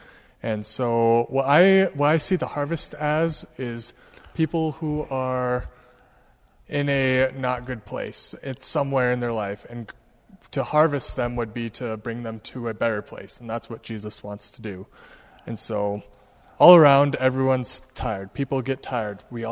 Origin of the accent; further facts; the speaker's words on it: Pierre, South Dakota, United States; I hail from Pierre, but I am a current student at Dakota Wesleyan University.